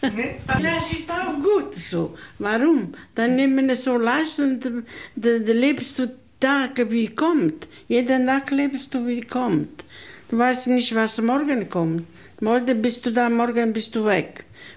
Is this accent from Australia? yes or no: no; Italy; German is a second language; now in Germany; Habe ich meine italienische. Italienisch nicht verlieren, das ist immer mein Heimat.